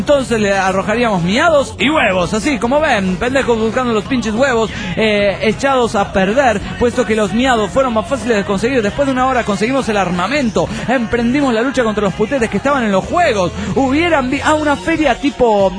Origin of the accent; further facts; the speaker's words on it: Nezahualcóyotl, State of Mexico, Mexico; Y yo soy del Estado de México, México.